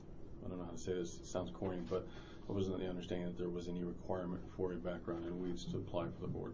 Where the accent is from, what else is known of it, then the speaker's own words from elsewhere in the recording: Pinedale, Wyoming, United States; I grew up here in Pinedale, moved away for a while, moved back the last 8 years.